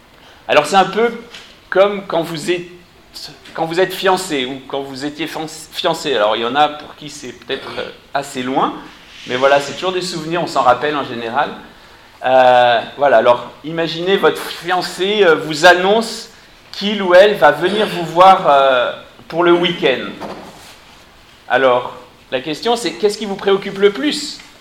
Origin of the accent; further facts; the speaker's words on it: France; now in Düsseldorf, Germany; Moi je suis venu de Düsseldorf en Allemagne, pour ceux qui ne me connaissent pas, mais je suis français.